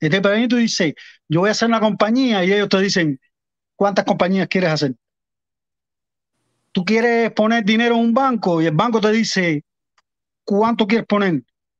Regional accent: Cuba; moved away; Y porque salí de Cuba. En Cuba yo nada más tuve dos bicicletas.

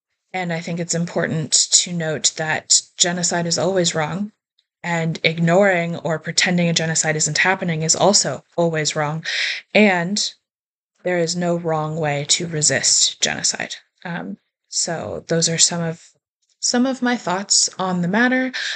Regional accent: Ohio, United States; It's beautiful here. I'm from Ohio, and the fall foliage is just freaking gorgeous.

